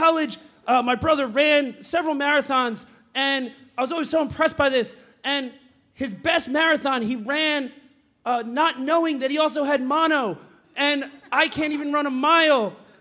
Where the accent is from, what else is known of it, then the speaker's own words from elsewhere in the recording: Philadelphia, Pennsylvania, United States; But I'm from Philadelphia. And I've never had like the body type for it and sandwiches, but my twin brother has.